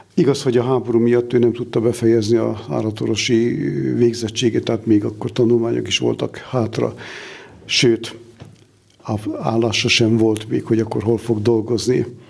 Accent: Szécsény, Nógrád, Hungary; also born or lived in Budapest; Fél éves voltam, amikor Újpestről, ahol születtem, onnan Széchenybe költöztek, mert ott kapott édesapám állást.

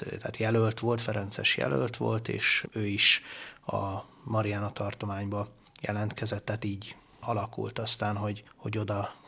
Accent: Budapest, Hungary; Budapesti vagyok

